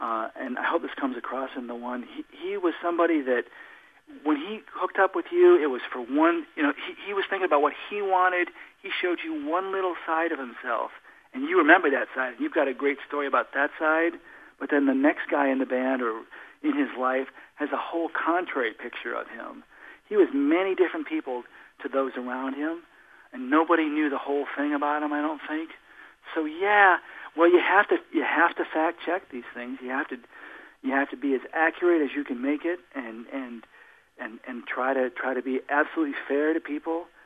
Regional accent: Detroit, Michigan, United States; Well, I'll tell you, I grew up in Detroit, Motown.

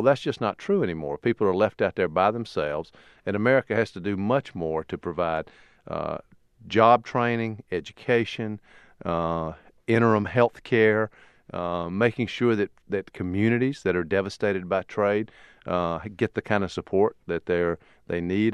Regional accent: South Carolina, United States; born there; And in South Carolina, I was born in South Carolina, won the South Carolina primary in 2004

